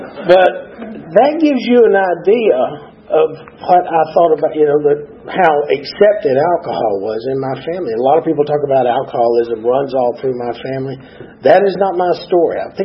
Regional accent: Atlanta, Georgia, United States; born there; now in Decatur, United States; I was born right here in Atlanta, Georgia Baptist Hospital. My parents were living in Decatur, where I live now.

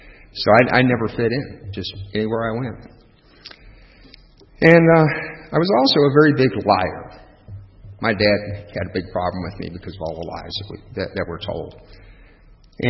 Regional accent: Fort Benning, Georgia, United States; born there; I'll start out by telling you that I was born in Fort Benning, Georgia. My dad's retired Army. And I moved quite a bit when I was a young man. By the time I was 20, I had moved 50 times.

